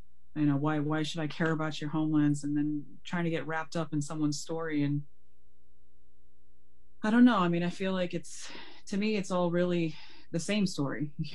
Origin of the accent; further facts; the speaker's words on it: Ontario, Canada; calling you from Anishinaabe territories. I'm an Anishinaabe person. My homeland is actually here. That's where I'm coming from today.